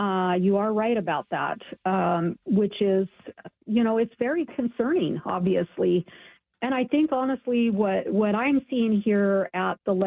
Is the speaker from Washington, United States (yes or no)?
yes; Federal Way, Washington, United States; also born or lived in Auburn; I grew up in Washington State in Federal Way in Auburn, and things were very definitely different regarding crime and drugs.